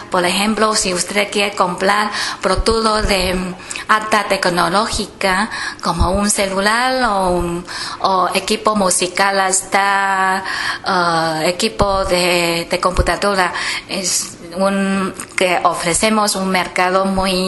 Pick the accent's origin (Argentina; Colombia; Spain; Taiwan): Taiwan; also born or lived in Mexico; vengo de Taiwán. Estudiaba aquí en la Universidad Nacional Autónoma de México durante los años 95 hasta 98. Tengo la suerte de poder volver a mi país en Taiwán, en la República de China, en Taiwán